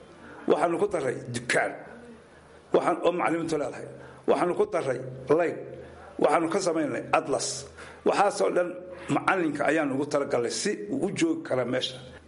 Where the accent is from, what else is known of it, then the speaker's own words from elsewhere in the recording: Woqooyi Galbeed, Somalia; born there; Anaga horta waxaan ku dhashay Gobka Daarimo saari dhexdeeda waa meel Gabeelle u jirta 12 kilomitir.